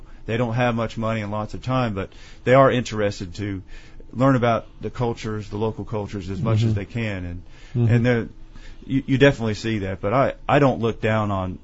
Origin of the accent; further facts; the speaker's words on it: Tennessee, United States; I was born here in Tennessee. Well, actually raised here in Tennessee, but traveled abroad.